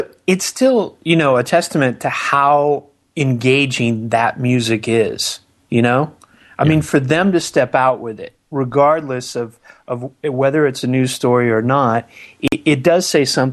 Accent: Orlando, Florida, United States; We used to skip school and go. I grew up in Orlando.

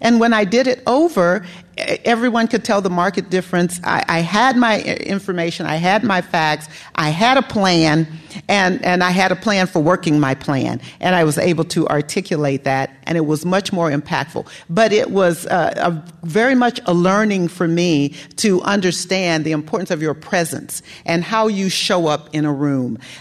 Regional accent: California, United States; I say who I am and where I work and that I'm from the Bay Area.

